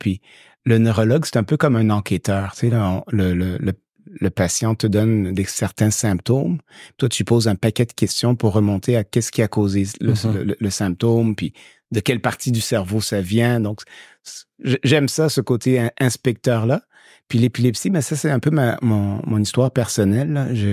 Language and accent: French; Saint-Laurent, Quebec, Canada; also born or lived in Haiti; Mais j'ai grandi à Ville-Saint-Laurent.